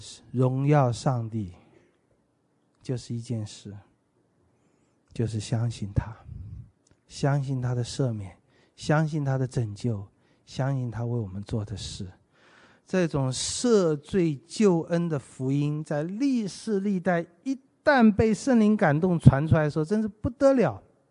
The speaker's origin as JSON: {"language": "Chinese", "country": "China", "said": "大概就跟我们中国人讲的一样，光宗耀祖嘛，考上好大学赚很多钱，能够买大房子开好车。"}